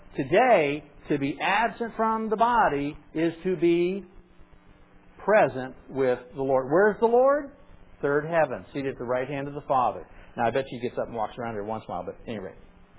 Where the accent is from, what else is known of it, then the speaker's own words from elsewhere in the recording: Pennsylvania, United States; And by the way, I'm from Pennsylvania, so I kind of think paradise kind of is.